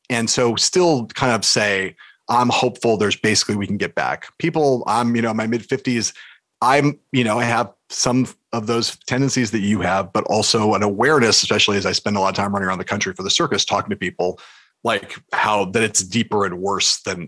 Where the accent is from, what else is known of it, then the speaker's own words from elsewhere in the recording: Los Angeles, California, United States; So I like came from this Midwestern stock. I grew up in LA, but they had moved out west